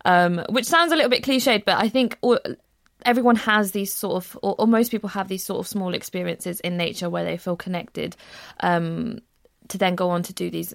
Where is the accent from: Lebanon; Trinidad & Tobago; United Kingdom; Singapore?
United Kingdom; Luton, East of England; also born or lived in Pakistan; I grew up in a town called Luton. I was actually born in Pakistan and I grew up in Luton. Which is in Bedfordshire. So we are actually surrounded by all these beautiful hills. We've got the Chiltern Hills.